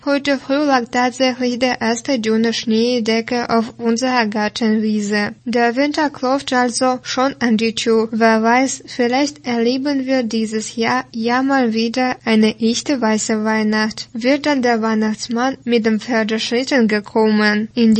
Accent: Gera, Thuringia, Germany; mein Gera-Gedicht, das ist meine kleine Liebeserklärung an meine Heimatstadt. Auch wenn sie nicht gerade eine Postkartenschönheit ist, so lebt es sich hier sehr angenehm. Ohne Großstadtlärm, dafür mit viel Natur, kleinen Dürfen und einer Portion Ostcharme.

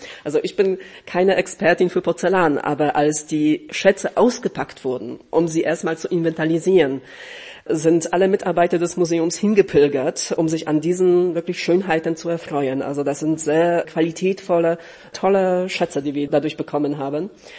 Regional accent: Zielona Góra, Lubusz Voivodeship, Poland; ich stamme aus der Region, aus einer der nördlichsten Orte in Niederschlesien, aus Zielona Góra, Grünberg. Von daher bin ich mit der Region auch sozusagen persönlich privat verbunden.

